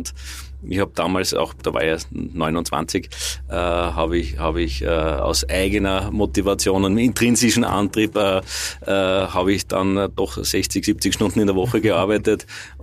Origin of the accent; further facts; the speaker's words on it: Graz, Styria, Austria; Ich bin aus Graz, Also bin in Graz aufgewachsen